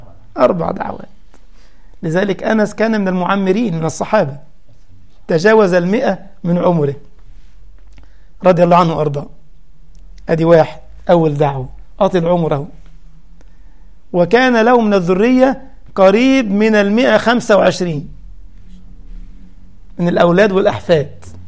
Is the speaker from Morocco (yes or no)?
no; Egypt; اللي قالوا كده عندنا في مصر مثلا جميلا، قالوا: من جاور السعيد يسعد.